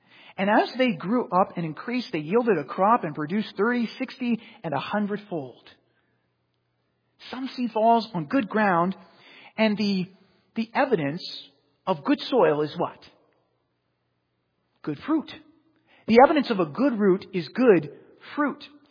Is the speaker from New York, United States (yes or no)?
yes; Queens, New York, United States; Maybe I grew up in Queens, and some of you hailing from other places in the city may not have an even dirt bed